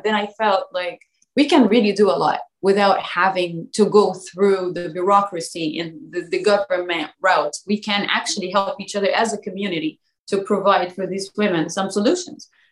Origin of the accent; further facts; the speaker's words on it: Egypt; moved away as an adult; also born or lived in United Arab Emirates; now in United Kingdom; I moved to Dubai 12 years ago, mm-hmm. Stayed there for 9 years. But before that, I was born and raised in Egypt. I finished my education in Egypt. I moved to London for my master's degree, but my initial and all of my childhood and adulthood half of it was in Egypt too.